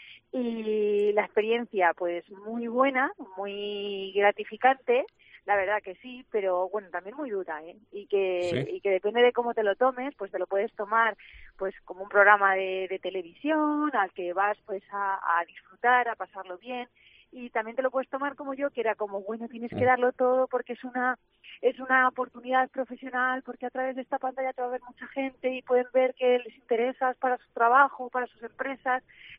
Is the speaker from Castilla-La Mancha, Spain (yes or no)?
yes; Castilla-La Mancha, Spain; De Castilla-La Mancha por donde vaya, soy manchega, eso con mucho orgullo.